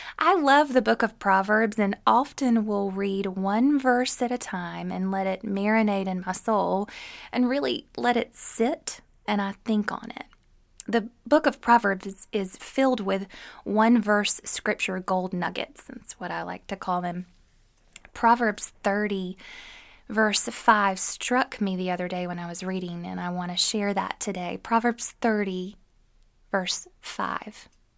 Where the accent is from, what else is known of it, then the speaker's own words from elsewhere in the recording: the South, United States; accent: Southern; Or the lovely talk-to-text feature that, with my Southern accent, often doesn't translate well to the screen.